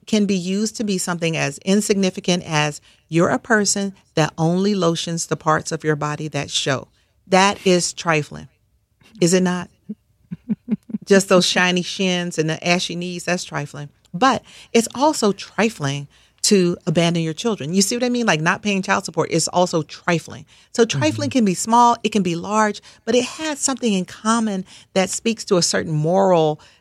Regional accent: Atlanta, Georgia, United States; And also, I grew up in Atlanta, where we all live in the shadow of Martin Luther King.

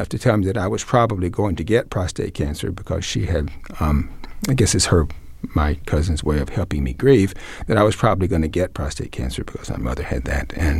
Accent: Mississippi, United States; also born or lived in Arkansas; So I think I grew up in Mississippi and Arkansas with a very vivid sense of people passing on.

